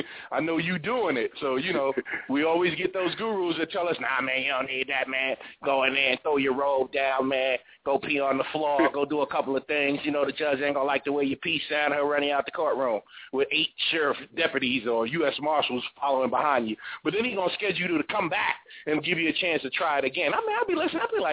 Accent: New York, United States; When I was growing up in New York, okay, if you had the new Pumas and Adidas was out with the checkerboard sneaker strings, y'all had that.

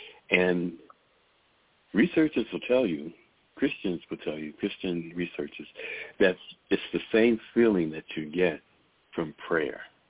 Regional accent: Boston, Massachusetts, United States; You know, I grew up in Boston.

